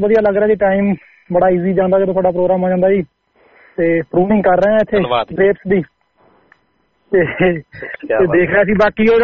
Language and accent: Punjabi; Uttar Pradesh, India; ਜਦੋਂ ਹੁਣ ਪਤਾ ਕੀ ਸਿਸਟਮ ਆ ਆਪਣੇ ਇੰਡੀਆ ਦੇ ਅੰਦਰ, ਉਹ ਕਹਿੰਦੇ ਜਿਹੜਾ ਸਾਡੇ ਹੁਣ ਜਿੱਦਾਂ ਮੈਂ UP ਤੋਂ ਬਿਲੋਂਗ ਕਰਦਾ